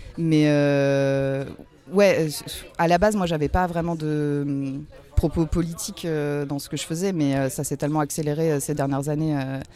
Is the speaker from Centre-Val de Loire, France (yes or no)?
yes; Tours, Centre-Val de Loire, France; Je suis de Tours.